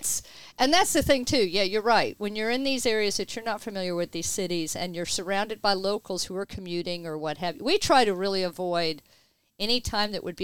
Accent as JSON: {"language": "English", "town": "Houston", "region": "Texas", "country": "United States", "said": "It's like we're from Houston."}